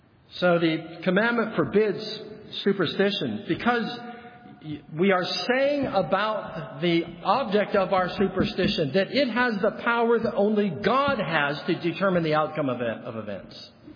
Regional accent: Los Angeles, California, United States; Now, I grew up in Los Angeles. Our teams do not have team songs.

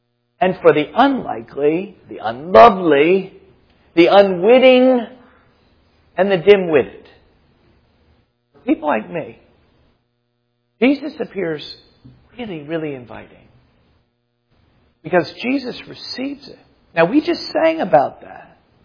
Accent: United States; but I think it's also because we're American.

